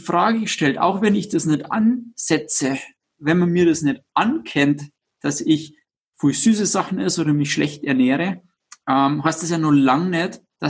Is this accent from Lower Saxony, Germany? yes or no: no; Bavaria, Germany; einen Gäubirumsaft, sagt man bei uns in Bayern, ein Karottensaft.